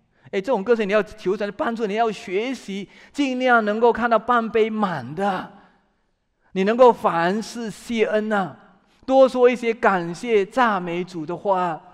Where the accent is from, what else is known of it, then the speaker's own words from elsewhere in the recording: China; 知足常乐，我们中国人的一句话，也是圣经里面的教导。